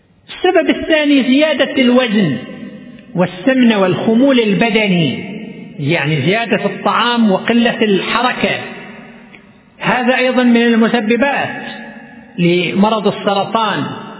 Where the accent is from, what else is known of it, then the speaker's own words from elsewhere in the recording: Qatif, Eastern Province, Saudi Arabia; وعندنا في القطيف والحمد لله من سنة 1430، يعني قبل 8 سنوات، افتتح عندنا في القطيف